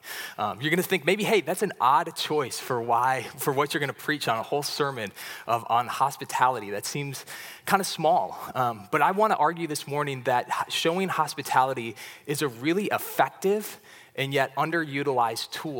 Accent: St. Paul, Minnesota, United States; moved away as an adult; now in Washington, United States; But I grew up in Minnesota. I was in St. Paul as a kid and went to college there, and that's not the culture at all.

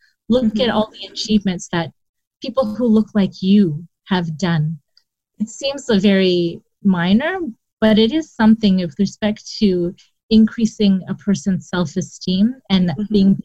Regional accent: Kingston, Ontario, Canada; so I was born and raised in Canada, in Kingston, actually. My parents came from Bangladesh. But so the way that my parents' generation raised us is that we are Canadian. We are Muslim by faith

